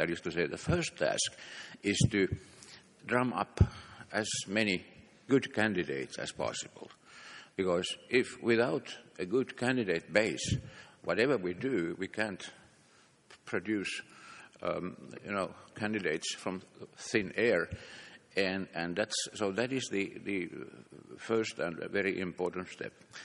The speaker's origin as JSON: {"language": "English", "country": "Finland", "said": "I come from Finland."}